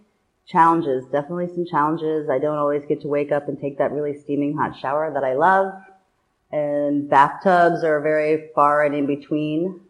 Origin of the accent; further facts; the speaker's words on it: Chicago, Illinois, United States; born there; As in, where was I born? Chicago, Illinois.